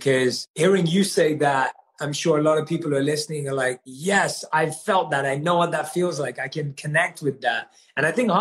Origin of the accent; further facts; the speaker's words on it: London, United Kingdom; Like, I know in the South Asian community that I'm from, and I'm born and raised in London, but the wider community, right